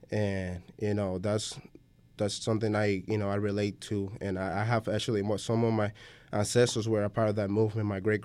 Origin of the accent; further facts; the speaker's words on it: Havana, Cuba; now in Madison, United States; Yeah, I'm originally from Cuba. I was raised in Havana. I've been in Madison for 9 years now.